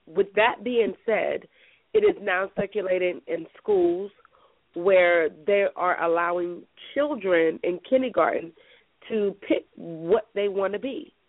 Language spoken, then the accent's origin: English; Tacoma, Washington, United States; now in Seattle, United States; Calling from Seattle. I'm from Tacoma, Washington.